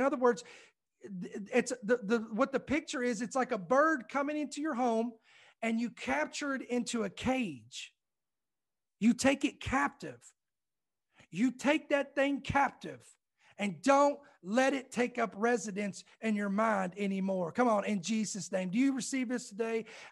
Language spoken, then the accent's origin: English; Louisville, Kentucky, United States; now in Georgia, United States; Now I'm in the great state of Georgia, but I was born and raised in Kentucky. That's why I always talk about I'm a Kentucky boy by heart, because I was born in Louisville, Kentucky.